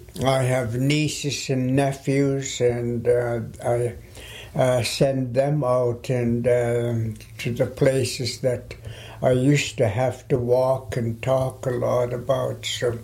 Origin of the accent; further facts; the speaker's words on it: Penticton, British Columbia, Canada; I was born and raised in Penticton. I'm a Sheilch and I'm a Penticton Indian band member.